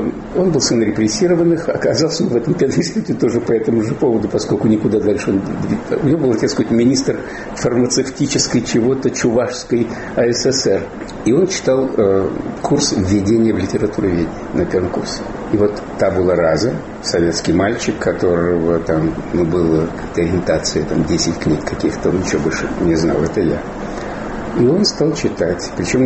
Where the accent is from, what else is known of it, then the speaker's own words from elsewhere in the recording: Nizhny Novgorod, Nizhny Novgorod Oblast, Russia; когда нельзя было поступить в вуз в Горьком, я же из Горького